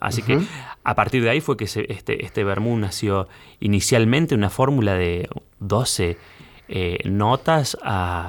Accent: Argentina

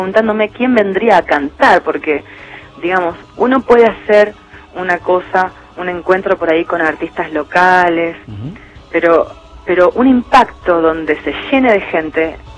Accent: San Nicolás, Buenos Aires Province, Argentina; No, yo soy de San Nicolás.

